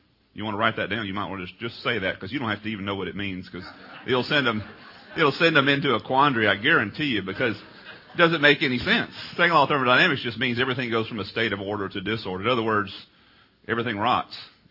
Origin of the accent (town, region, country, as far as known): Texas, United States